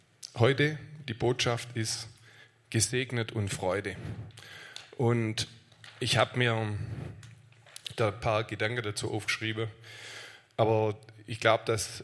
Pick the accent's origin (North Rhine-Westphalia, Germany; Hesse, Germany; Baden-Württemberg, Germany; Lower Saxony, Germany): Baden-Württemberg, Germany; Aalen; ich komme aus Aalen.